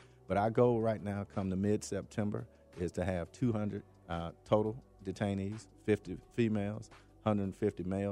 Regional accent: Atlanta, Georgia, United States; I am from Atlanta, ingrained in Atlanta, and I can retire in less than a year

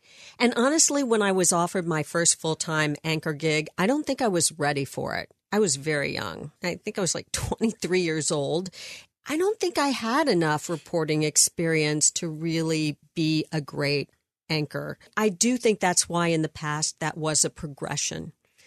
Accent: Atlanta, Georgia, United States; also born or lived in Columbus, Ohio; I actually grew up in Atlanta. From fourth grade on, my family moved around a lot when I was really young, but we ended up in Atlanta

